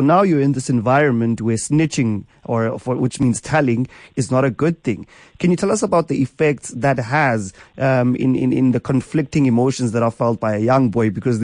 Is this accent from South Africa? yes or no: yes; Eastern Cape, South Africa; I come from the Eastern Cape, and there's a rite of manhood that you go through